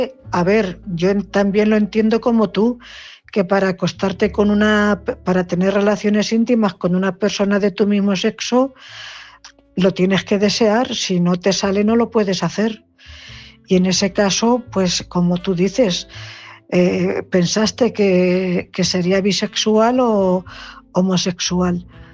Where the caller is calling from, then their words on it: Cuenca, Castilla-La Mancha, Spain; corresponsal de Cuenca.